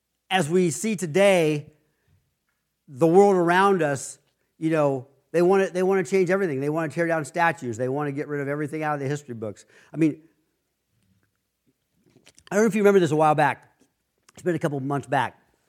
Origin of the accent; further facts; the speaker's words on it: Ohio City, Ohio, United States; when we were kids here growing up in Ohio City, there were people that had wild rhubarb growing in their yards